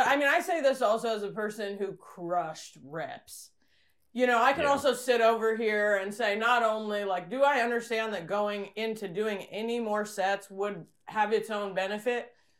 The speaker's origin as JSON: {"language": "English", "region": "Indiana", "country": "United States", "said": "I'm from Indiana. We said stuff. And I'm 40, you know?"}